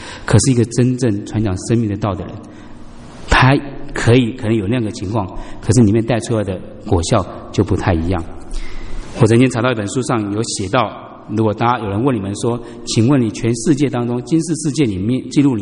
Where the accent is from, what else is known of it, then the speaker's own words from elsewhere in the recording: Taiwan; 假设你们邀请我从台湾来，我真的来了嘛